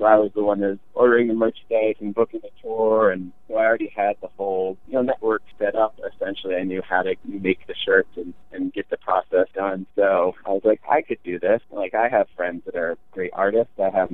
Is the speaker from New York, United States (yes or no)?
no; Burlington, Vermont, United States; I grew up mostly in Burlington, Vermont, so I was surrounded by dairy cows